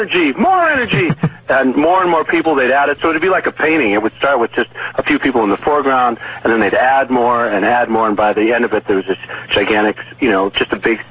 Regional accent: Connecticut, United States; Well, I just happened to go to a pretty neat high school in Connecticut where I grew up on the East Coast

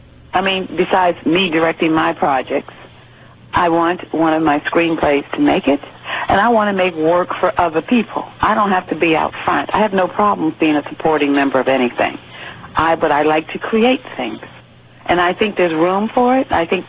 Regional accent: New York, United States; now in Los Angeles, United States; I came from New York to L.A., And I found a writer.

